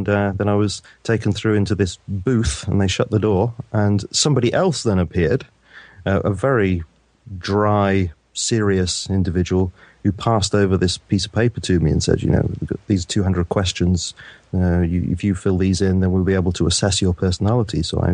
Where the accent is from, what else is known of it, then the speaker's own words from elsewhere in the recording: United Kingdom; here in the UK, and I had a very normal kind of upbringing, I suppose, really.